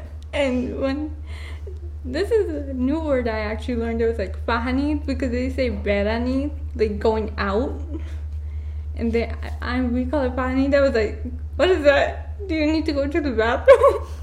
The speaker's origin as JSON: {"language": "English", "country": "Bangladesh", "said": "I'm from Bangladesh, but I was born here. So I actually like lived here for such a long time, but actually I went to Bangladesh when I was younger, and I have a lot of relatives"}